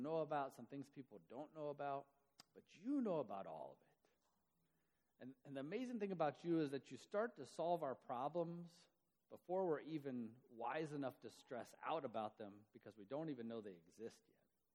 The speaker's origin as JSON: {"language": "English", "region": "West Virginia", "country": "United States", "tie": "born or raised there", "said": "I grew up in West Virginia."}